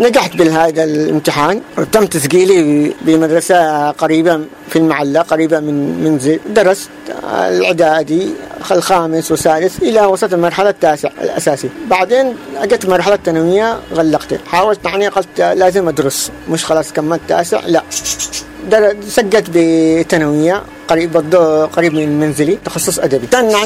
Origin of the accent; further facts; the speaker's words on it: Aden, Yemen; born there; عمري 32 سنة، من مواليد عدن